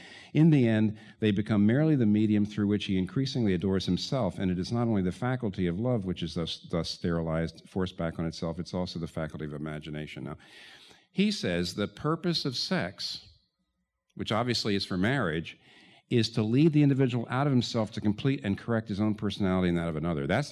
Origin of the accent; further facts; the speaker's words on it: New York, United States; I'm a New Yorker.